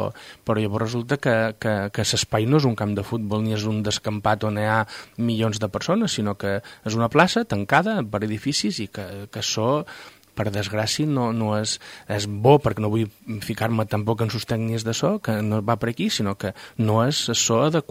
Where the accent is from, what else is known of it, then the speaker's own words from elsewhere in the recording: Ibiza, Balearic Islands, Spain; I que consti que quedi ben clar que som eivissenc